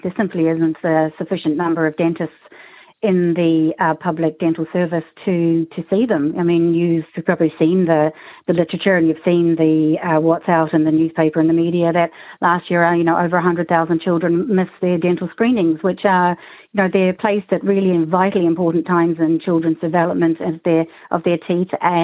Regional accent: New Zealand; Yeah, I come from, you can probably hear my voice, I'm from New Zealand.

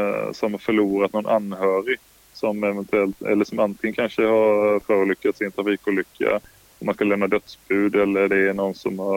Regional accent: Kalmar County, Sweden; jag är från Öland.

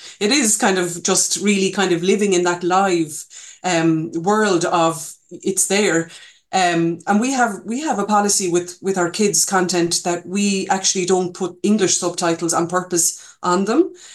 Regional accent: Munster, Ireland; I'm a fluent Irish speaker. I live in the Gaeltacht in Connemara. I'm originally from Corcoirne down in Kerry.

